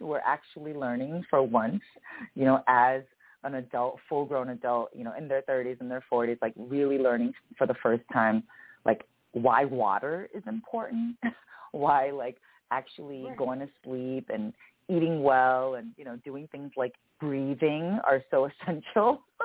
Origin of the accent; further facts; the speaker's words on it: United States; born there; You know, my parents are Korean immigrants. They came to the States, and then I was born here in the States.